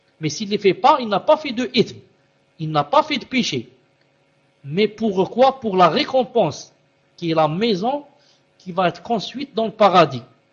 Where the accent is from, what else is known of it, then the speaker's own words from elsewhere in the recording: Algeria; Donc chez nous en Algérie, à 12h45 par exemple, 12h50, déjà je peux commencer les rawatib.